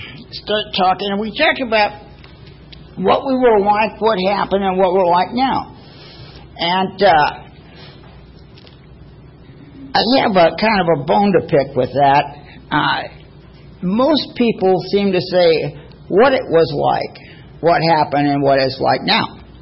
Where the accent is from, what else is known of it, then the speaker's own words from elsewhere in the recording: San Diego, California, United States; I'm from San Diego. I was born here. I lived here all my life.